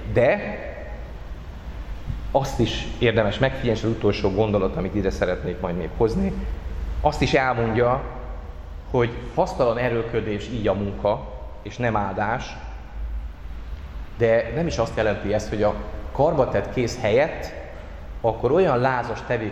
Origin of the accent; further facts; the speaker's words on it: Hungary; mert én hálás vagyok ért, hogy magyar vagyok